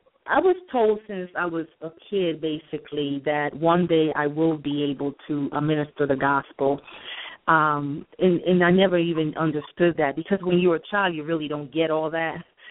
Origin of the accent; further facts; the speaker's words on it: Panama; I'm a child of the King, the Most High God. Basically, I'm from the Republic of Panama, so I am Spanish, Panamanian